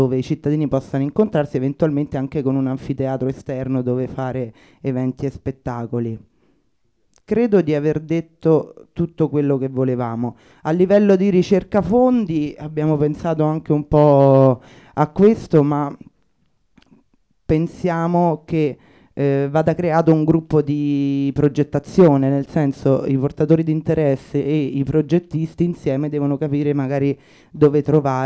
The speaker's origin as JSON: {"language": "Italian", "town": "Rome", "region": "Lazio", "country": "Italy", "tie": "born or raised there", "said": "Io sono di Ottavia, sono cresciuta in zona"}